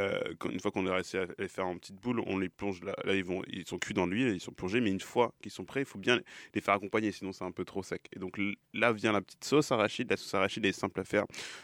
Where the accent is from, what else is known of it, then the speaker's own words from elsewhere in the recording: Rwanda; Mais je viens du Rwanda et là-bas, on achète directement la farine d'arachide et on la prépare nous-mêmes.